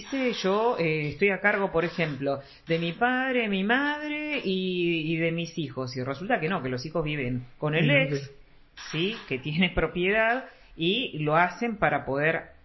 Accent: Río Gallegos, Santa Cruz, Argentina; Soy nacida y criada acá en Río Gallegos

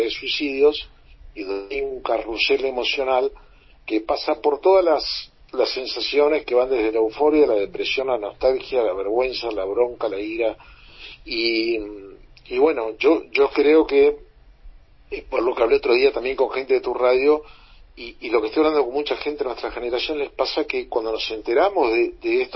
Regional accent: Buenos Aires, Argentina; yo también soy de Buenos Aires como vos

